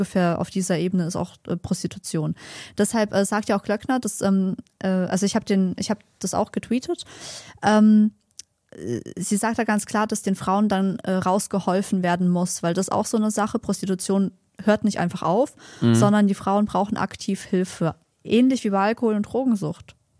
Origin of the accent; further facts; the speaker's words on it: Berlin, Germany; Berlinerin.